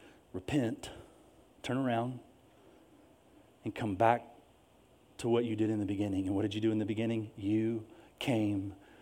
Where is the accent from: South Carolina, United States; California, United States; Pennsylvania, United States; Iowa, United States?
South Carolina, United States; because I also grew up in, this is home, right? Upstate of South Carolina, born and raised here.